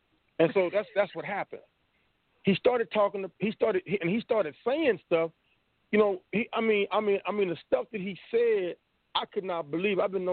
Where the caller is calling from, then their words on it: Tulsa, Oklahoma, United States; I'm calling from Tulsa, Oklahoma, Black Wall Street.